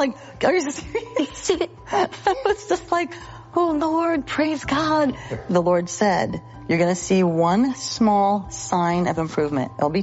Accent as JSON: {"language": "English", "region": "California", "country": "United States", "said": "And we're from Southern California."}